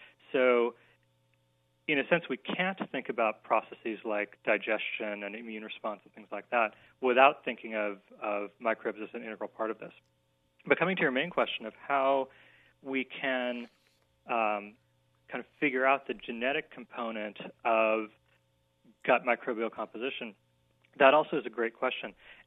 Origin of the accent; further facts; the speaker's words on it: India; So I'm Indian by background, from India.